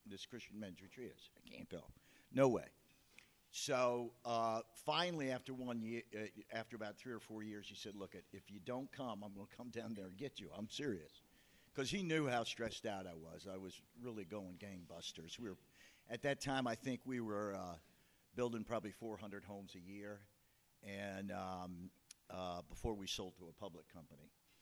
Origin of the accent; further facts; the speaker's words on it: Westchester, New York, United States; Well, I grew up outside of New York City in a place called Westchester. And we went to church every Sunday, good Catholic kid, altar boy, all that kind of stuff.